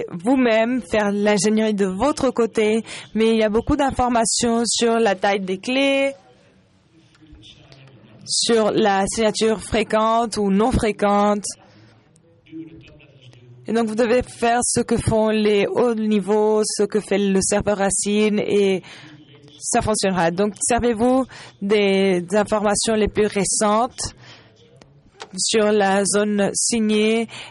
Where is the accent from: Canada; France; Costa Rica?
Costa Rica; French is a second language; Je ne me suis pas présentée. Je suis du Costa Rica.